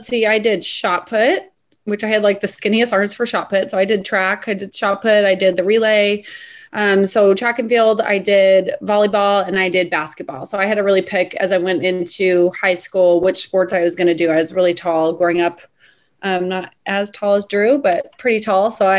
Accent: Medford, Oregon, United States; Yeah, so I'm from Medford, Oregon, which is a really small town, 40 miles north of the California border. And we say Oregon, not Oregon.

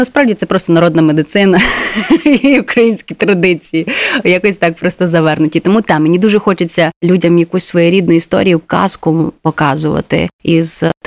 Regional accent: Carpathians, Ukraine; moved away as an adult; дуже хочемо принести туди файного українського, карпатського. Я точно знаю, що мій рідний край за 18 років, як я там жила, вклав у мене чимало

